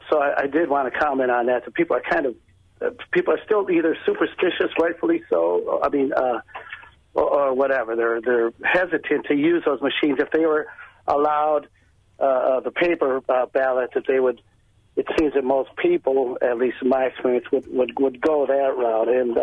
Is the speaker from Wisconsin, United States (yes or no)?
yes; Racine, Wisconsin, United States; I've been a poll observer in Racine, my hometown.